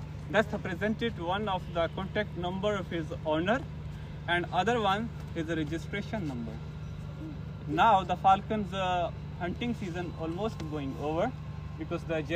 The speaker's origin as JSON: {"language": "English", "country": "Pakistan", "second_language": "English", "lives_now": "United Arab Emirates", "said": "I'm from Pakistan."}